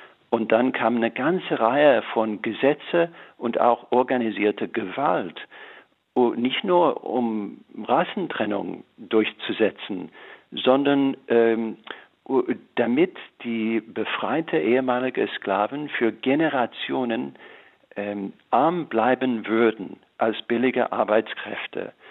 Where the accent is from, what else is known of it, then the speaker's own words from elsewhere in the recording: United States; born there; German is a second language; Aber ich bin in Amerika geboren. Und ich habe als Weißer jede Menge Privilegien genossen